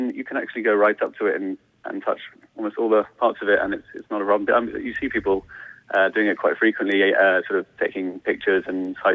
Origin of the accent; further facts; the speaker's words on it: Bristol, South West England, United Kingdom; moved away as an adult; now in Ireland; I'm an immigrant myself. I'm from England, from Bristol, in the southwest of England. I've lived here about 5 years now.